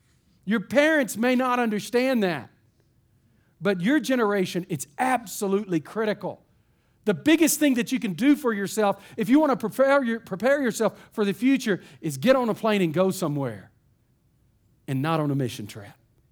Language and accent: English; Texas, United States; because I'm from East Texas and I'm a Baptist.